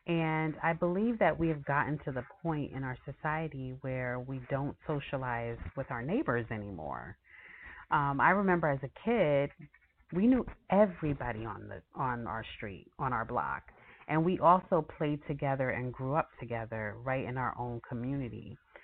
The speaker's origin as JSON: {"language": "English", "region": "New York", "country": "United States", "tie": "born or raised there", "said": "So I know for myself, growing up in New York, I remember going to public school"}